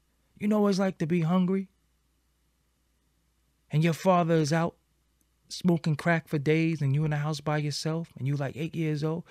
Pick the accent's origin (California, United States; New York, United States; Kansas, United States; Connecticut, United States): New York, United States; Brooklyn; I grew up in Bed-Stuy, Brooklyn. Fulton Street was one of the craziest shits. I wasn't even allowed to go on Fulton Street as a kid because people was getting shot.